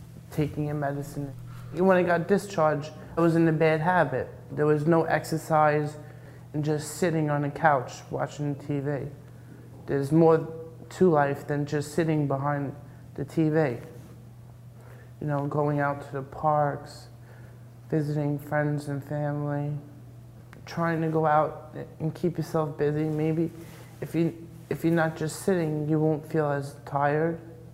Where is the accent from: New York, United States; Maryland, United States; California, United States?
New York, United States; Staten Island; I'm from Staten Island, New York.